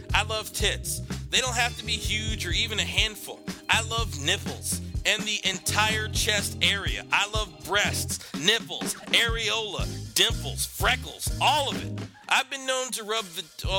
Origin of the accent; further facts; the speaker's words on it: Hartford, Connecticut, United States; I am from Hartford, Connecticut. Fuck Hartford forever. I get no love in this city.